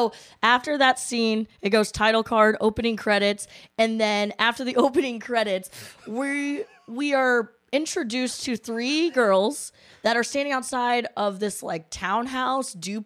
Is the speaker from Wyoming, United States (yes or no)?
no; Chicago, Illinois, United States; I'm from Chicago, and that's cold enough to not be outside with no coat on.